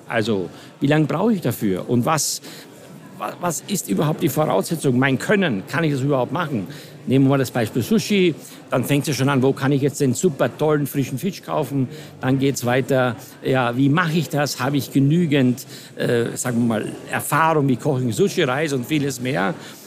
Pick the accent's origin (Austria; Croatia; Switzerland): Austria; Ich bin in Österreich auf einem Bauernhof aufgewachsen. Wir lebten nur von dem, was wir selber produziert haben.